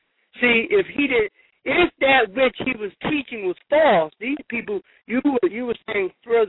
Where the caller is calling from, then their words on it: Newark, New Jersey, United States; I'm calling from Newark, New Jersey.